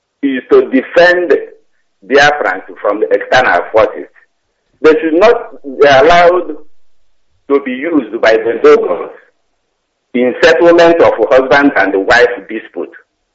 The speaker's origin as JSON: {"language": "English", "town": "Awomama", "region": "Imo", "country": "Nigeria", "tie": "born or raised there", "said": "Director, I was born and brought up in Awomama, in Biafran land."}